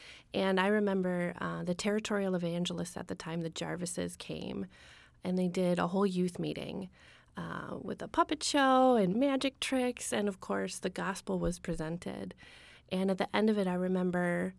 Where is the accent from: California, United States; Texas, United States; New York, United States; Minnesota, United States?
Minnesota, United States; I am from Minnesota. I was raised there.